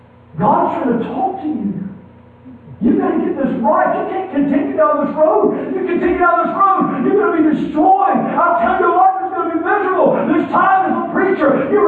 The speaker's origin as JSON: {"language": "English", "region": "North Carolina", "country": "United States", "said": "I know I have a problem. I'm from North Carolina. I'm going to speak another language."}